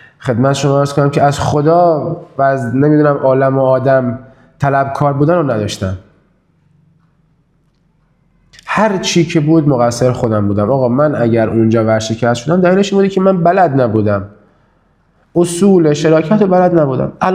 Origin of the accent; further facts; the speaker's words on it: Kerman, Iran; moved away as an adult; now in Qom, Iran; ما کرمانی هستیم دیگه، من کرمان به دنیا آمدم تا 21-22 سالگی هم کرمان زندگی کردم، بعد دیگه اومدیم قم.